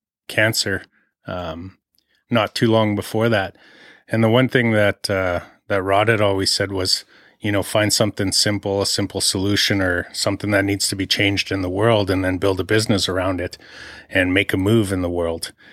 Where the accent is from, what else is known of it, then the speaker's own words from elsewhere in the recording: Saskatchewan, Canada; moved away as an adult; also born or lived in Alberta; I moved from Saskatchewan, in the 90s, to Alberta to start working on the oil rigs. I'd only been out of high school for a few years